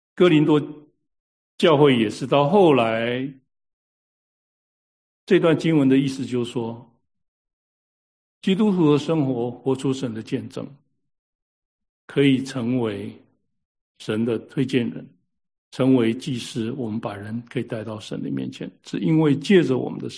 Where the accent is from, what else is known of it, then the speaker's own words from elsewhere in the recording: Taiwan; 我从台湾来，我们又从国内来